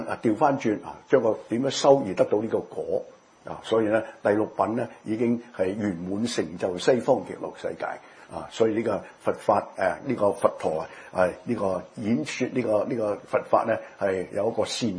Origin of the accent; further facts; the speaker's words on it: Hong Kong; 我哋香港人講廣東人講法院當食生菜